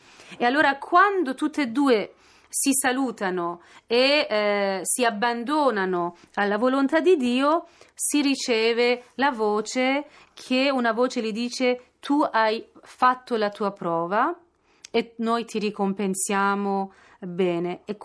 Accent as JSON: {"language": "Italian", "country": "Iran", "said": "Per esempio io sono iraniana e allora in questo momento il mio popolo soffre"}